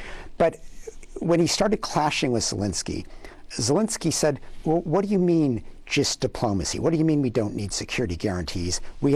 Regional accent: United States; it's embarrassing, frankly, as an American to see the two leading American officials behaving so in such a juvenile fashion

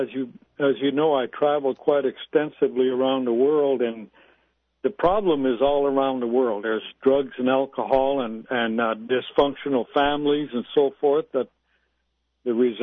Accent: Sandpoint, Alaska, United States; but being an Alaskan Native, growing up in Sandpoint and seeing the tremendous change that has taken place concerning addiction in the villages

